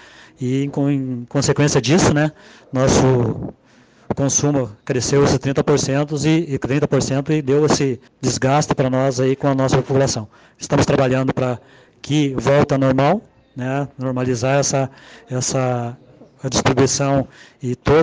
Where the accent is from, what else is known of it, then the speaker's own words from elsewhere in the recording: Porto União, Santa Catarina, Brazil; Sou natural de Porto União